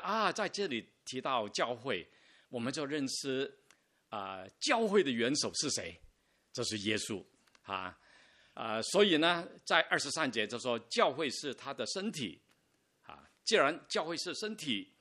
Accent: China; 我们中国人说古往今来

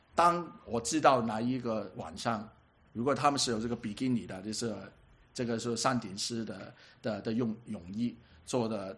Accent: Hong Kong; Chinese is a second language; moved away as an adult; now in Vancouver, Canada; 你知道我是香港人啊，我很年纪比较大一点才来在加拿大的时候，所以我现在可以讲英文已经是感谢神的了。没有办法讲英文，我总有口音的

